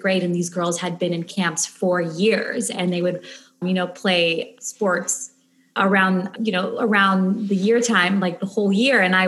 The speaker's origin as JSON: {"language": "English", "country": "Chile", "tie": "born or raised there", "said": "I'm Latina because I, you know, I grew up in Chile"}